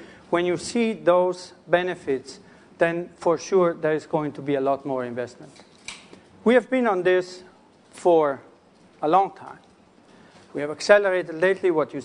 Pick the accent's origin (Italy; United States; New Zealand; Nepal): Italy; I didn't know that they would play a video of my home country. So I'm Italian, so I can talk to Parmigiano Reggiano.